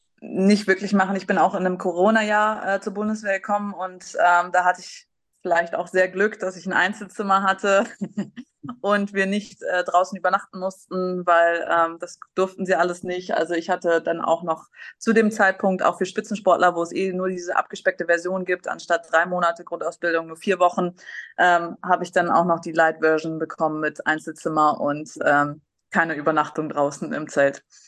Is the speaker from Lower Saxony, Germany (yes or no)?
yes; Rotenburg, Lower Saxony, Germany; also ich bin damals in großem Basketballumfeld, glaube ich, hoch aufgewachsen da in Rothenburg.